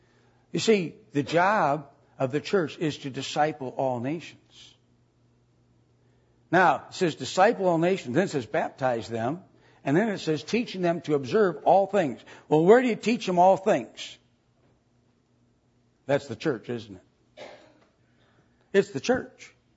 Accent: Wisconsin, United States; I grew up in Wisconsin. Wisconsin people are secularists.

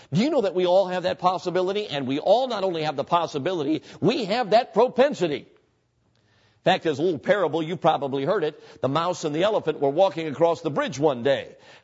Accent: Chicago, Illinois, United States; I guess it's because I grew up in Chicago

